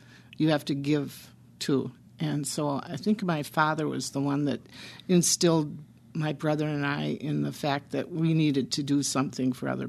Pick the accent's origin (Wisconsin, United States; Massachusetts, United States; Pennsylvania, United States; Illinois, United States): Wisconsin, United States; La Crosse; I was born and raised in La Crosse, went to Madison to school